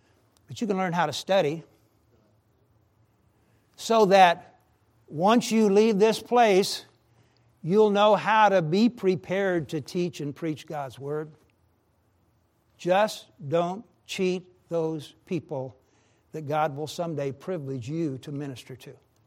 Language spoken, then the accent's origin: English; Oklahoma, United States; And since I was from Oklahoma, we would travel sometimes to my parents' house.